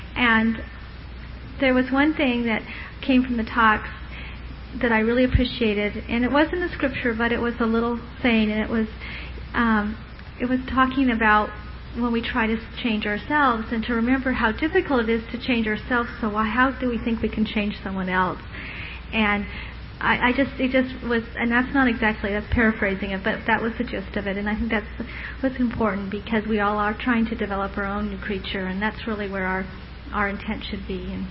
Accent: Sacramento, California, United States; from Sacramento

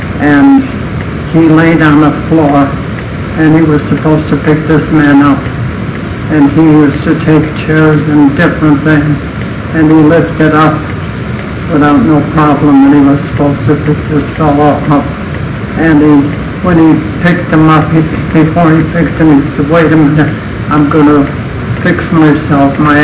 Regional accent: Colorado, United States; from Colorado.

